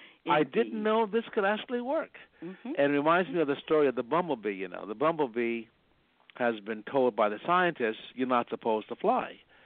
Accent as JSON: {"language": "English", "town": "Denver", "region": "Colorado", "country": "United States", "tie": "born there", "said": "I was born in Denver, Colorado, and I spent pastoring a time in New York for 38 years"}